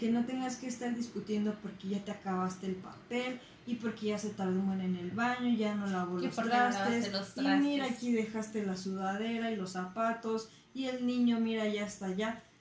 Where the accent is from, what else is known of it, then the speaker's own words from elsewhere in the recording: Mexico; como los mexicanos somos muy apegados a la mamá y a las abuelitas